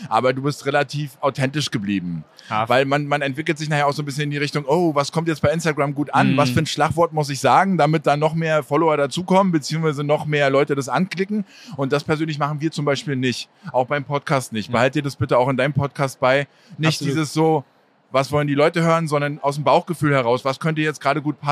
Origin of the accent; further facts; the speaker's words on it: Rostock, Mecklenburg-Vorpommern, Germany; born there; Oh, ich bin ja eigentlich in Rostock geboren.